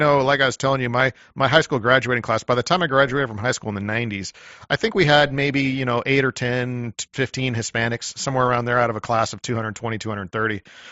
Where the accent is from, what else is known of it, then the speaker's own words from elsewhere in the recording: Washington, United States; I grew up in Washington State, which is literally right next door.